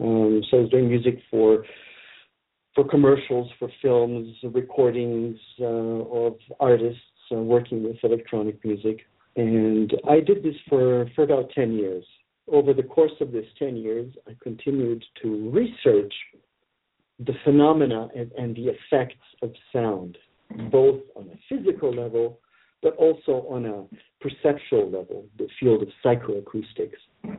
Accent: Toronto, Ontario, Canada; I grew up in Canada, and as a Canadian, we were very used to the multicultural society, first of all. I grew up in Toronto

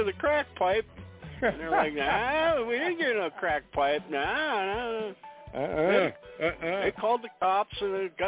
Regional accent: Columbus, Ohio, United States; some guy in Columbus, Ohio, my hometown here

